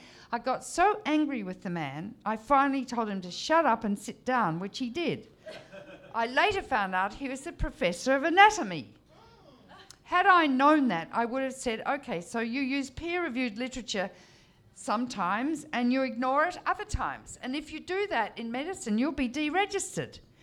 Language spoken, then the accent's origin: English; Australia; we mine uranium in Australia, hence my accent